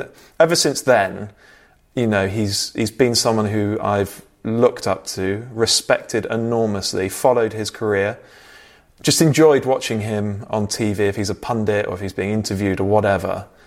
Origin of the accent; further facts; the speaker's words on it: Bristol, South West England, United Kingdom; He's from Somerset, isn't he? I'm from Bristol.